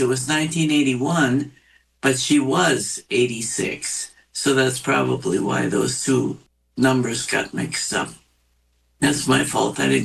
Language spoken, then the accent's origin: English; Minnesota, United States; now in Cloquet, United States; I'm from Leech Lake Reservation and Fond du Lac Reservation. I am Eagle Clan. I live in Cloquet, Minnesota.